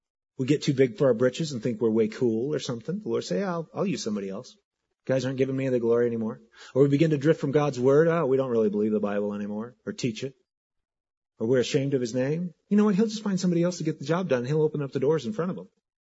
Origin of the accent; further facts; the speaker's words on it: Filer, Idaho, United States; my hometown of Filer, Idaho. You guys are familiar with Filer. It's the vacation capital of Idaho. Little farm community, 1,800 people down by Twin Falls. I always say I'm from Twin Falls because nobody knows where Filer's at.